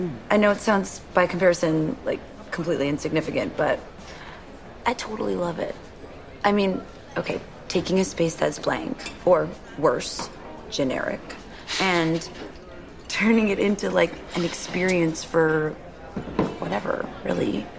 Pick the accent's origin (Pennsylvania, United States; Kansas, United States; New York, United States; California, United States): New York, United States; Queens; I'm from Queens. That is the borough where JFK is.